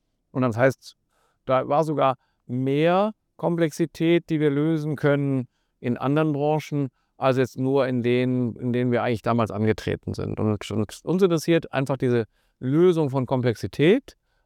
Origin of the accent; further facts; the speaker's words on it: Germany; wie man ja unschwer hört, bin ich Deutscher. Ich bin aber auch grundsätzlich mal, glaube ich, europäisch geprägt.